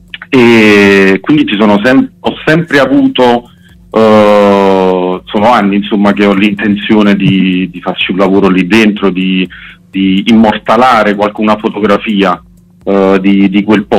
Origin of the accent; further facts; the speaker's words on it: Naples, Campania, Italy; Io sono proprio di Bagnoli, dove c'è l'Ital Cider